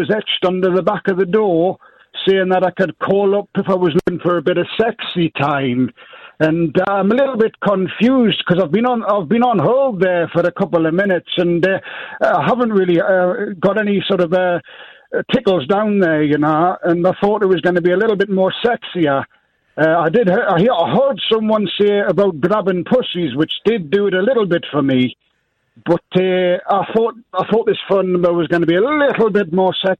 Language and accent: English; Newcastle upon Tyne, North East England, United Kingdom; And I'm from Newcastle, not Northumberland. I mean, it's next to Northumberland, but it's not Northumberland. It's Tyne and Wear.